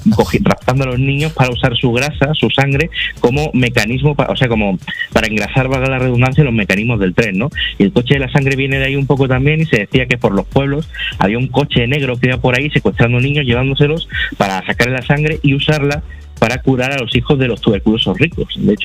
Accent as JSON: {"language": "Spanish", "region": "Andalusia", "country": "Spain", "said": "El sur, yo precisamente también soy de Andalucía y tenemos una mitología súper, súper desconocida"}